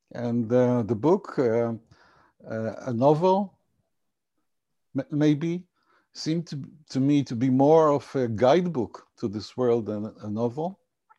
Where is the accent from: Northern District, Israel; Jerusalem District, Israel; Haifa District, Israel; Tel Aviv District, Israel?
Haifa District, Israel; Haifa; I'm originally from electrical engineering from the Technion in my hometown of Haifa.